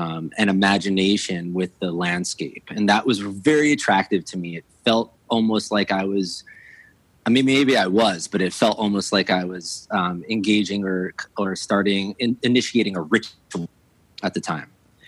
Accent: Dix Hills, New York, United States; New York. This was in New York. This is in Dix Hills.

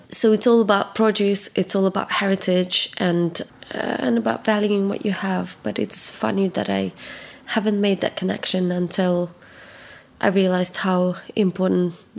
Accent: southern Ukraine, Ukraine; now in London, United Kingdom; I was born in Ukraine and now I'm a chef and a food writer in London.

